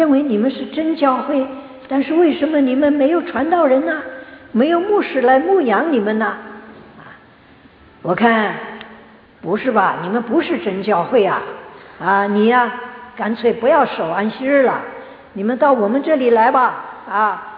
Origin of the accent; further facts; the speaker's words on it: Shanghai, China; 像我们上海话，我们见到一个老姐妹，我们说阿布是吧，称她阿布